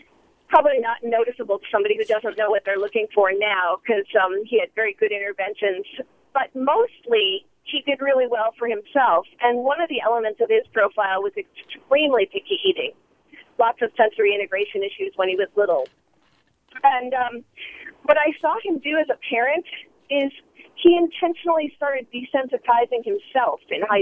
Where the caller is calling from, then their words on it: Emeryville, California, United States; Hi, Michael … I'm calling from Emeryville.